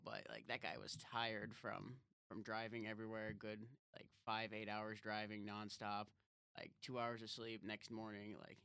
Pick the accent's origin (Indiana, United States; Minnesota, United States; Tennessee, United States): Indiana, United States; Yeah, so I'm originally from Indiana, northern Indiana, so it was pretty easy to stay with Indiana.